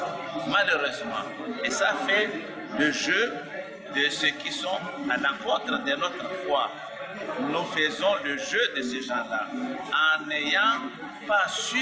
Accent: Madagascar; Je suis malgache, mais quand j'arrive à Istanbul, je me retrouve chez moi

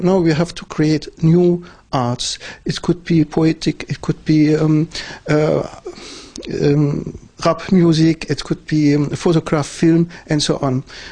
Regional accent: Germany; English is a second language; I am growing up in Germany, in a war district, and in this little town I was growing up, there was living many, many Turks which come to work in the mines, mine work.

